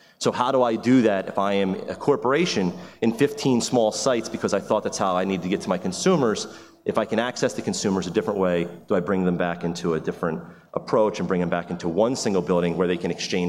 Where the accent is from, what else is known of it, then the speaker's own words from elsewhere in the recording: Lindenwold, New Jersey, United States; I am actually a South Jersey person through and through. I grew up in Lindenwald. My family is still living there today, and they started there a number of years ago.